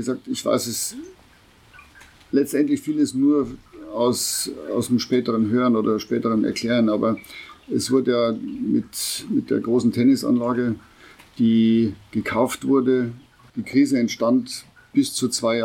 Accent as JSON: {"language": "German", "town": "Pocking", "region": "Bavaria", "country": "Germany", "tie": "born or raised there", "said": "als ich zurückkam nach Pocking, was schließlich meine Heimatstadt"}